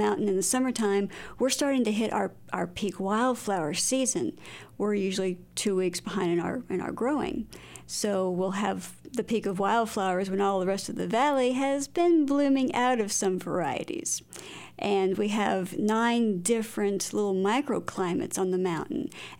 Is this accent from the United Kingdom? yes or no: no; Iowa, United States; And I grew up in Iowa, where we had some very hard winters